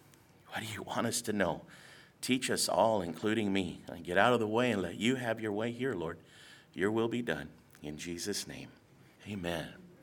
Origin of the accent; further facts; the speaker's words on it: Newport Beach, California, United States; Again, I grew up in Southern California, hung out by the beach, Newport Beer, my whole life.